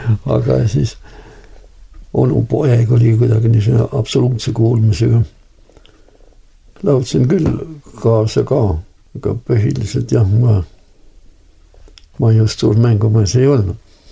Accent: Kärdla, Hiiu County, Estonia; born there; 5 kilomeetrit käina poole siit Kärdlast.

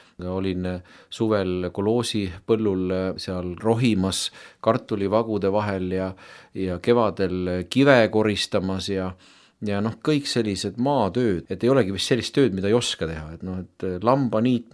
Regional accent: Vatla, Lääne County, Estonia; kus ma olen pärit, olen ju Läänema mees ja täiesti maapoiss. Kasvasin üles Vatla mõisas, mul oli väga ilus lapsepõlve mängumaa.

